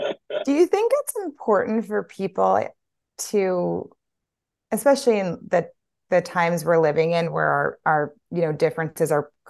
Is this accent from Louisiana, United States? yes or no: yes; Louisiana, United States; because I'm from Louisiana. I've seen it.